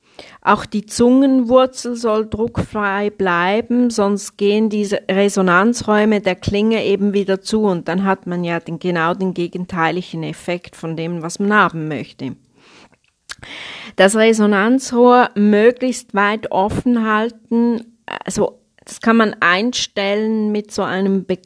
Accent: Switzerland; Also ich bin eine Schweizerin

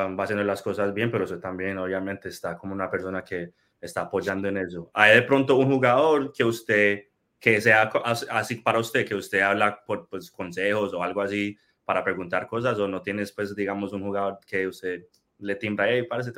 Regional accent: Colombia; pero nosotros sabemos que el orgullo que tenemos pues como colombianos

